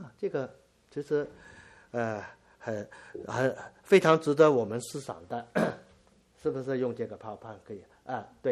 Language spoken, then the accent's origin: Chinese; China; 我特别我们是中国人啊，中国人都很注重这方面的啊